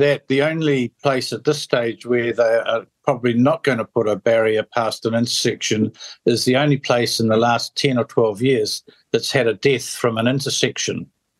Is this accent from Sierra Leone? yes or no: no; Katikati, Bay of Plenty, New Zealand; if I normally go into Katikati, that's my hometown